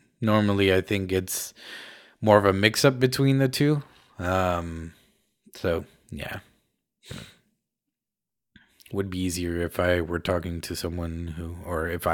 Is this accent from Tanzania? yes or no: no; Namibia; Danish is a second language; now in Denmark; Mine forældre er danskere, men jeg bor her. Min mor bor her, og jeg kommer fra Namibia.